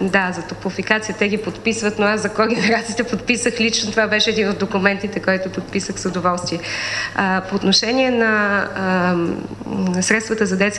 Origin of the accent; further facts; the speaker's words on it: Sofia, Sofia City, Bulgaria; Това са всички ние с вас сме софиянци, но сме и български граждани.